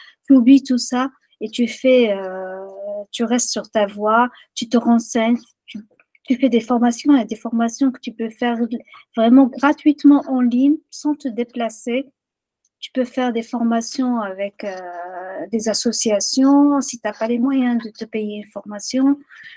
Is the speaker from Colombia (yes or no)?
no; Rabat, Rabat-Salé-Kénitra, Morocco; rebat, c'est ma ville natale, c'est la ville où j'ai fait les 100 coups avec les copines.